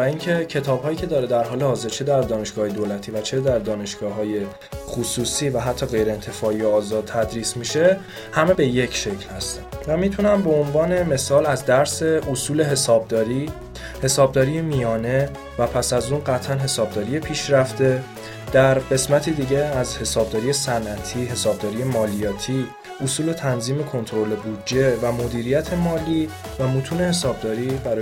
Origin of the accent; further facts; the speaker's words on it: Hamadan, Iran; یه تبلیغ برای شهر خودم به همدان هست بکنم